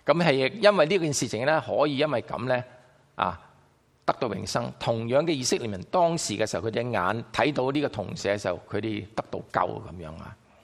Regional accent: China; 我们中国人以前呢就比较没有好过多讲爱的字

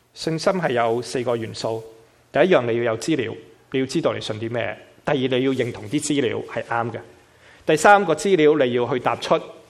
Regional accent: Guangdong, China; accent: Cantonese; 我们广东话那句啰啰乱。

